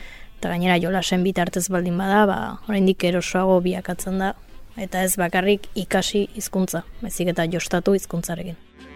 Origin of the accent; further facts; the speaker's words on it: Hendaye, Nouvelle-Aquitaine, France; Hendaiatik nator, eta 27 urte ditut.